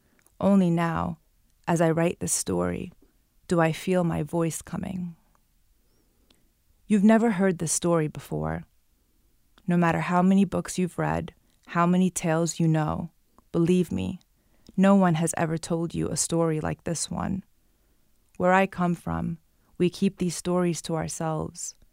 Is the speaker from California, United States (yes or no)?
no; Brooklyn, New York, United States; She's Arab American, born and raised in Brooklyn like me.